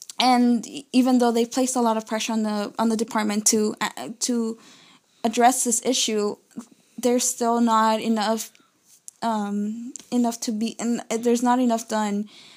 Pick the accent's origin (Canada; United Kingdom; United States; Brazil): United States; Los Angeles, California; I was born and raised in Southeast LA, and for a long time I lived in East